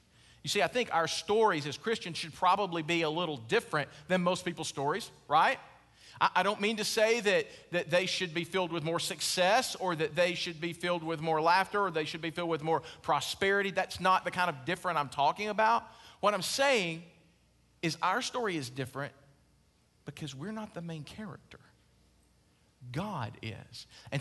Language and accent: English; Alabama, United States; Y'all don't know I'm from Alabama, do you?